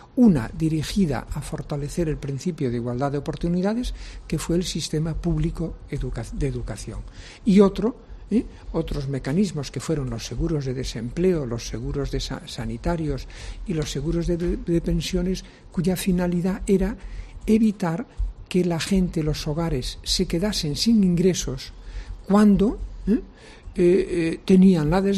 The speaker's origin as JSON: {"language": "Spanish", "region": "Galicia", "country": "Spain", "said": "es como cuando sube la marea, que en mi tierra, en Galicia, que son mareas vivas"}